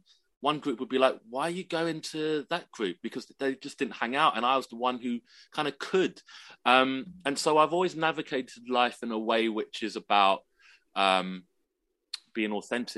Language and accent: English; Edgware, London, United Kingdom; born there; I was born in Edgware. My mum's from Singapore. My dad was from Hong Kong. They moved over in the 70s.